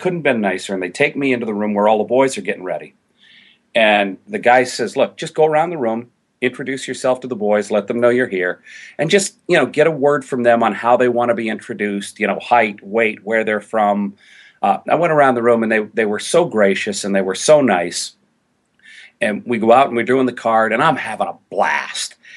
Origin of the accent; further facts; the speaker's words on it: New England, United States; For me, as a kid growing up in New England, my all-time idol was Kurt Gowdy.